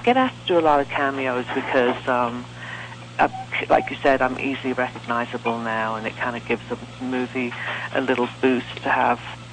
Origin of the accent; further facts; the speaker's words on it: London, United Kingdom; And I was born and raised in London, and I always wanted to be an actor.